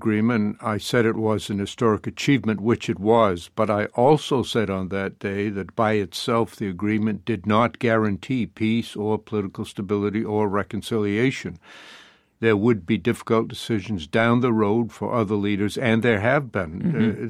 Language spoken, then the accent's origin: English; United States; I'm an American, very proud of it